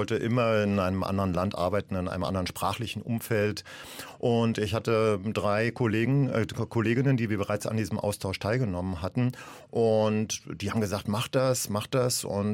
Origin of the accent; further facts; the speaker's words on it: Berlin, Germany; now in Nantes, France; Genau, wir sind ja Berliner.